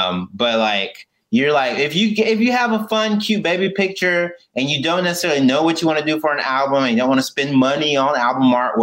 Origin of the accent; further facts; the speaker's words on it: the South, United States; what's that mean as a Southerner, as a Black person, as a queer person?